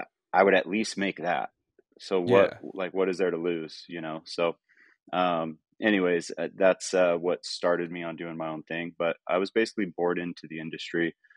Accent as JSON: {"language": "English", "region": "California", "country": "United States", "tie": "born or raised there", "said": "So then I moved back to my hometown, California, when I was 19, 20, yeah."}